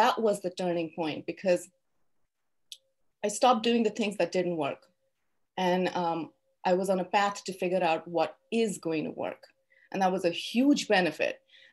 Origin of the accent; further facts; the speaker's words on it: India; now in United States; I come from a different time, a different place. I live in the United States now, but I'm from India.